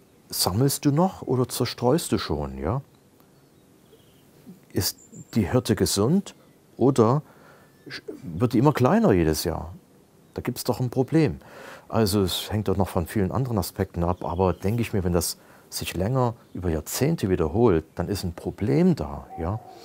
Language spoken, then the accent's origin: German; East Germany, Germany; Ich habe gute Erlebnisse gehabt aus der DDR, wo ich aufgewachsen bin.